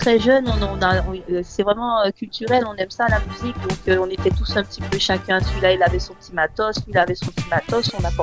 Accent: Guadeloupe, France; now in Landes, France; Je viens de la Guadeloupe, donc localement, j'ai déjà fait un petit peu mon petit bout de chemin

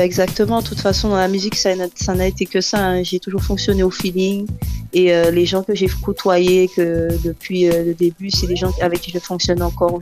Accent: Guadeloupe, France; now in Landes, France; Je viens de la Guadeloupe, donc localement, j'ai déjà fait un petit peu mon petit bout de chemin

